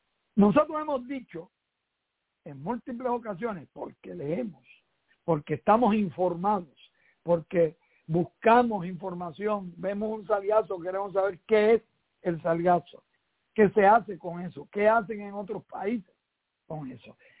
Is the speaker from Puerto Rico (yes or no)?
yes; Vega Alta, Puerto Rico; born there; yo tengo 79 años. Yo nací en Vega Alta, a la orilla de la playa prácticamente